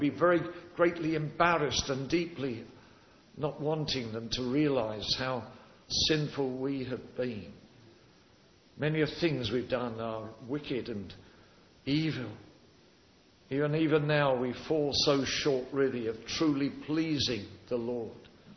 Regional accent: England, United Kingdom; I look at BBC in England because I'm English in one way, Filipino in another.

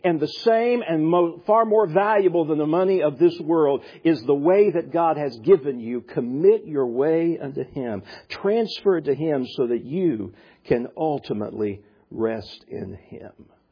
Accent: the South, United States; It holds my I'm from the South. It holds my innards in.

